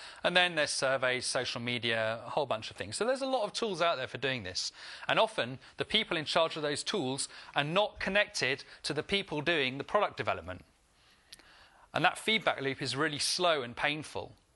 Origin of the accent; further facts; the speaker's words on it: South West England, United Kingdom; I come from the West Country in England, where we actually speak like that.